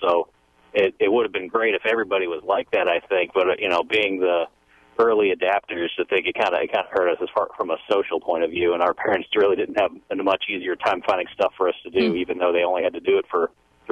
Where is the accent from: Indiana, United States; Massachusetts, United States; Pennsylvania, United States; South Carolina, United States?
Indiana, United States; Indianapolis; now in Madison, United States; When I was a kid and growing up in Indianapolis, I actually went to one of the first public schools that was year-round